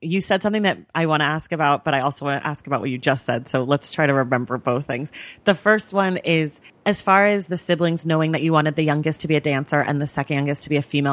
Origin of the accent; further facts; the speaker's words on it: Oakland, California, United States; I'm also from the Bay Area, and I also grew up as a dancer.